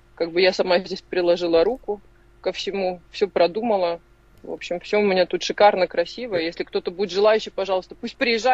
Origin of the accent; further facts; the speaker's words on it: Kamchatka Krai, Russia; так как я сама с Камчатки, с Дальнего Востока